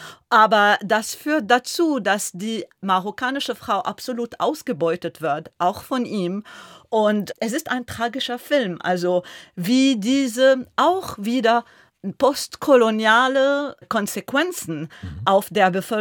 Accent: Lebanon; Ich bin Libanesin.

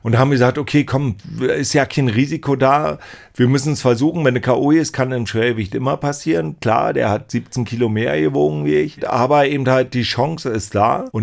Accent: Frankfurt, Brandenburg, Germany; nach Frankfurt-Oder in meine Heimatstadt fliege

